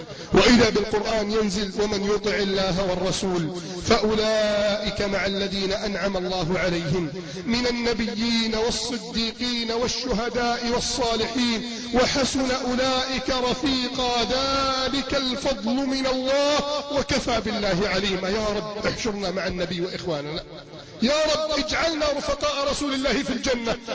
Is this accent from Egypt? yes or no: yes; Cairo, Cairo Governorate, Egypt; يحكي لي أحد المشايخ في ميدان التحرير عندنا في القاهرة،